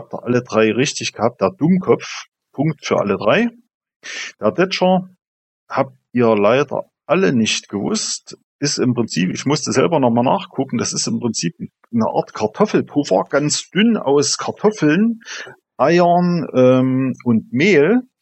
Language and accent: German; Thuringia, Germany; Brie ist bei uns in Thüringen die Soße.